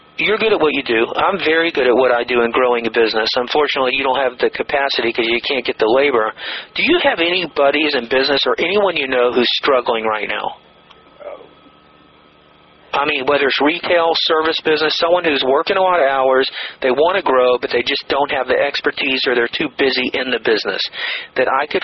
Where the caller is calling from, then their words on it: San Diego, California, United States; I'm calling here from San Diego.